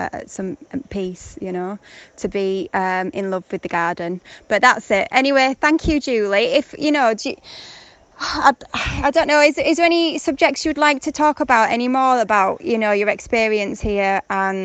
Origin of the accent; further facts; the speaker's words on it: Bradford, Yorkshire and the Humber, United Kingdom; now in Peru; Yes, I'm from Bradford in the middle.